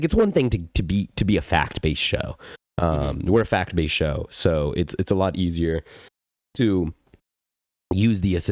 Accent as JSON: {"language": "English", "town": "Atlanta", "region": "Georgia", "country": "United States", "said": "I'm from Atlanta, so we constantly deal with the pilot strikes there"}